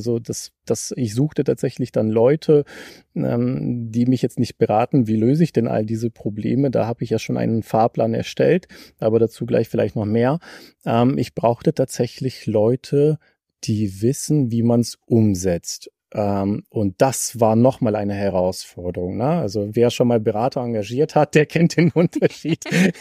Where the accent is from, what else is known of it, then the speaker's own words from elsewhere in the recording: Lower Saxony, Germany; Also ich komme ja selber hier aus dem Norden, ja, also Raum Diepholz, Osnabrück.